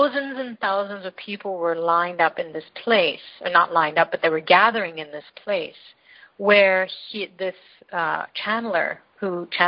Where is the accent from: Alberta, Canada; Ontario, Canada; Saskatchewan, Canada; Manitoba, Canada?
Ontario, Canada; Toronto; Here I am from Canada, Toronto, Canada, and I'm on the other side of the world in the deep south of India